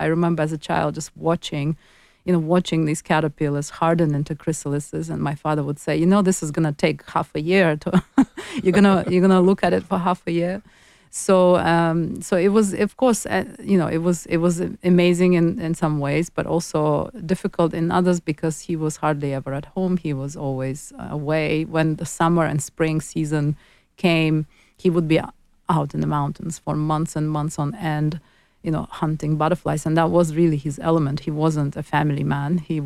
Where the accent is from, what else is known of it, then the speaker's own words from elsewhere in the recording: Azerbaijan; And I was born in Soviet Union and grew up in Soviet Union, so I spent most of my childhood in Soviet Azerbaijan.